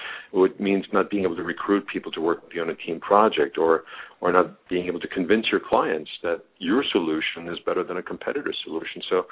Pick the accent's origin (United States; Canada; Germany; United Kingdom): Germany; Bavaria; first language German; English is a second language; Yeah, I'm from the Munich area in Germany. And so, I taught myself English as a little kid